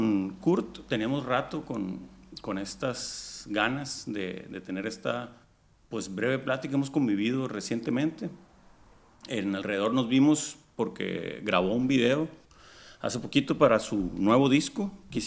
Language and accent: Spanish; Culiacán, Sinaloa, Mexico; recordarles que somos de Culiacán, que estamos haciendo cosas chilas.